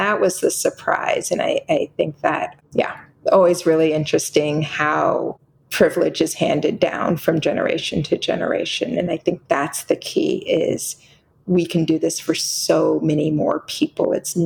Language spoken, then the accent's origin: English; Washington, District of Columbia, United States; I grew up in Washington, D.C., and there were women and people of color in every walk of life.